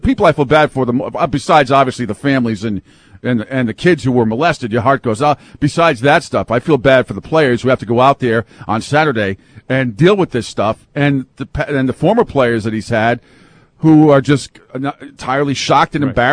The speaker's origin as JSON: {"language": "English", "region": "Northeast", "country": "United States", "tie": "born or raised there", "said": "because growing up in the Northeast, besides Boston College"}